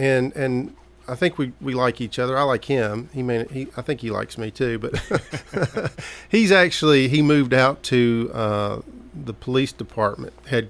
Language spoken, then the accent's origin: English; Smyrna, Georgia, United States; also born or lived in Birmingham; I'm a Smyrna boy. I grew up in Smyrna.